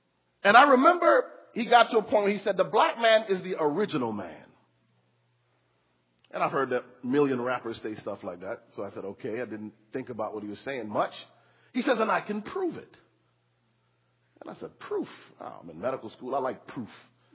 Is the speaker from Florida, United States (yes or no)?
no; Connecticut, United States; I grew up in Connecticut. My closest friends were Jewish.